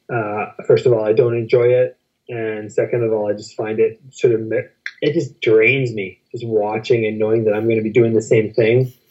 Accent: Canada; You're in the States as a Canadian

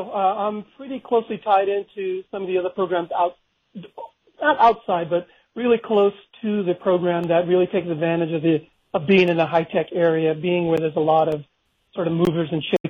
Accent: San Jose, California, United States; I've born and raised in San Jose, and I've seen the ups and downs of the program

